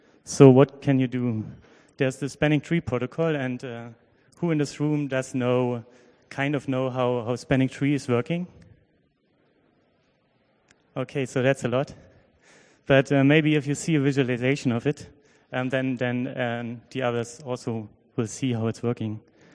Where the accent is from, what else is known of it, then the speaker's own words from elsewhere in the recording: Berlin, Germany; I'm from Berlin, from the TFH Berlin. It's the Technical University of Applied Science here.